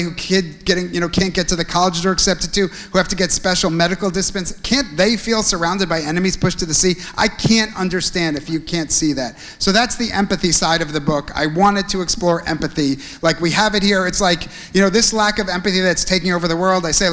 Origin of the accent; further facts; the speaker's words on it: United States; now in Israel; He was Australian, I'm American.